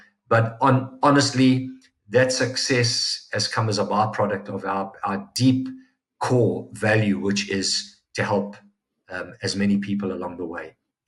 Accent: Durban, KwaZulu-Natal, South Africa; three offices here in South Africa, which has always been our home base. Durban is my hometown, so that's where the head office is, conveniently.

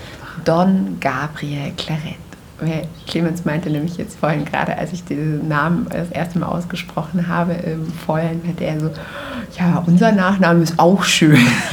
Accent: Germany; Wir sind selber Deutsche

